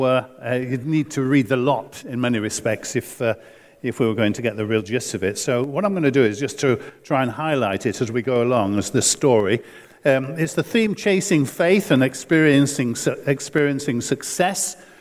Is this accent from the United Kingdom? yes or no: yes; Yorkshire and the Humber, United Kingdom; I'm a Yorkshireman